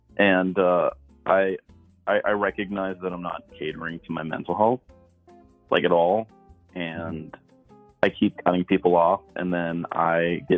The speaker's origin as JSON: {"language": "English", "town": "Houston", "region": "Texas", "country": "United States", "said": "I'm from Houston."}